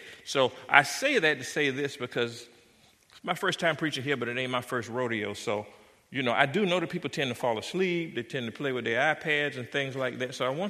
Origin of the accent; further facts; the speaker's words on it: South Carolina, United States; accent: Southern; If you didn't catch my accent, I grew up in the South. I'm a South Carolina boy and used to Southern Baptist churches